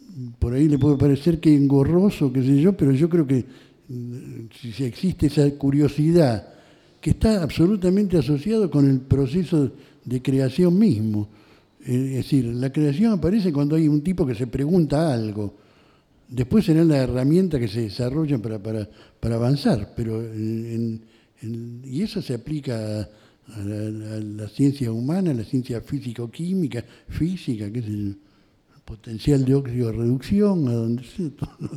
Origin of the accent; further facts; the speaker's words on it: Rosario, Santa Fe, Argentina; como rosarino creía que tenía que valorizar las situaciones que se daban en esta ciudad